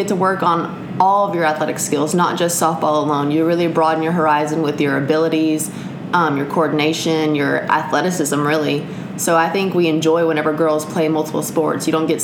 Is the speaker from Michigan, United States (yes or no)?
no; Liberty, Texas, United States; It's right in between Houston and Beaumont, little small town. Been there all my life.